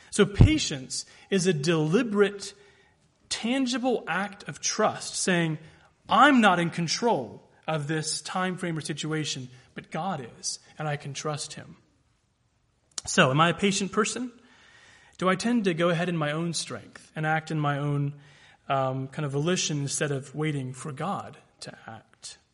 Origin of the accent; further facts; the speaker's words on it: the South, United States; Now, I know that as a Southerner, that might not always be an indication of joy.